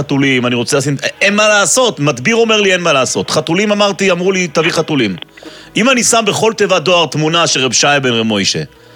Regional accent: Bnei Brak, Central District, Israel; שלום, שלום, אני מבני ברק, אתם כאן באזור?

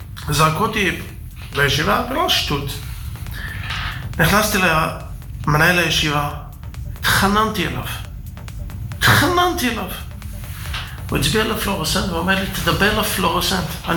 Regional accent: Jerusalem, Jerusalem District, Israel; born there; אני יליד הארץ ונולדתי בירושלים.

